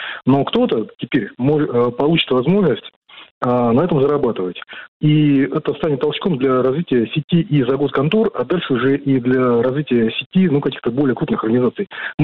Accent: Buryatia, Russia; Я сам из Бурятии, из лесного региона

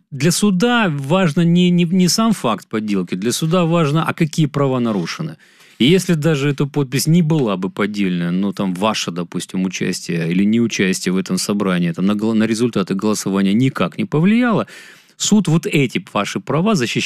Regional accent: Moscow, Russia; Хотя, конечно, я как москвич, какие-то решения поддерживаю, какие-то могу не поддерживать.

